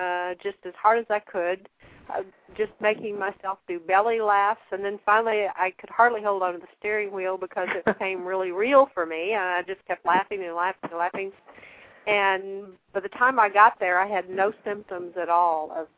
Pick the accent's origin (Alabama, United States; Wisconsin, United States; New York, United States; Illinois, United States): Alabama, United States; I'm from Alabama.